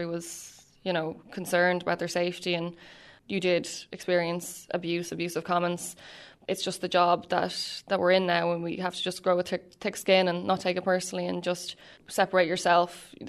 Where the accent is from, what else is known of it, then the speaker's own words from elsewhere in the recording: Dublin, Leinster, Ireland; I am from Dublin and I'm 26 years old.